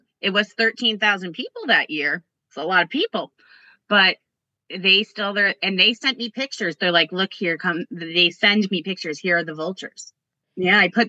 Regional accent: Connecticut, United States; We're from Connecticut. We're like, we don't need a fire.

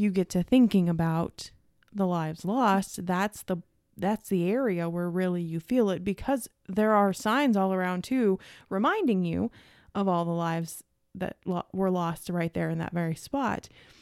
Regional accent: Missouri, United States; I'm from Missouri. You're going to have to show me.

